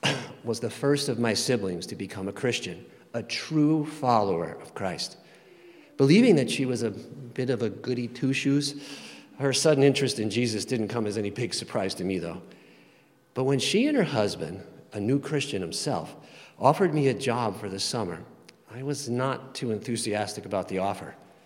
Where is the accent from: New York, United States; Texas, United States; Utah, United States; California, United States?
New York, United States; Long Island; I grew up on Long Island during the 60s and 70s in a church-going Catholic family.